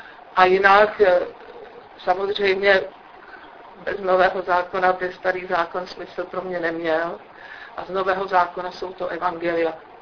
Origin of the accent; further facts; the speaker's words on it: Ledčice, Central Bohemian Region, Czechia; Takže já jsem z Jižních Čech, nebo rozená v Jižních Čechách, ale tu dobu si moc nepamatuju, protože když mi byly 4 roky, tak se otec přesunul na své druhé působiště a to je Lečice pod Řípem.